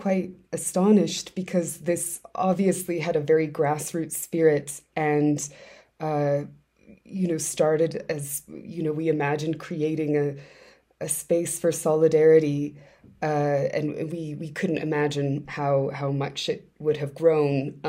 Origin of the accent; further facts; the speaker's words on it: Canada; I am Canadian, and in fact in a cabin in the mountains right now.